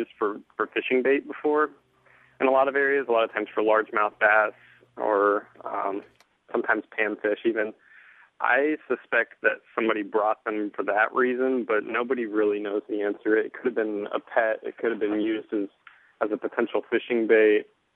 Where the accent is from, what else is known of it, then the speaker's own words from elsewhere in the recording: Midwest, United States; I grew up in the Midwest, and that was kind of the thing. We just go out and play in the river behind the house and catch frogs and crawdads and snakes or whatever that way.